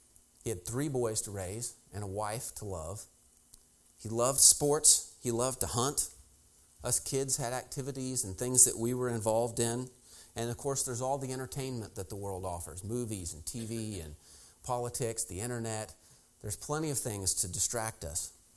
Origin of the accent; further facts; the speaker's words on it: Missouri, United States; Now, when I was a kid, I grew up in Missouri, and my dad was a huge sports fan.